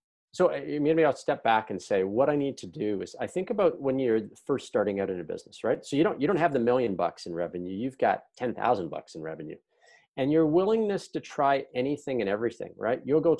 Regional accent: Canada; I am Canadian.

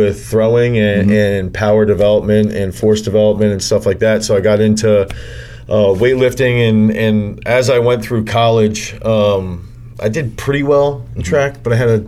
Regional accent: Pennsylvania, United States; In southeastern Pennsylvania.

